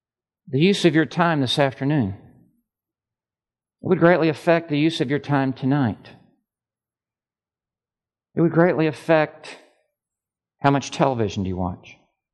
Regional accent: Memphis, Tennessee, United States; When I went to college, I went to Texas Tech University. I grew up in Memphis, Tennessee.

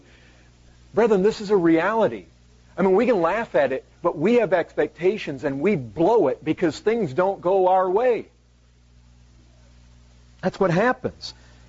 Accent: Ireland; Sometimes, you know, I'm Irish and get all red, and people see it.

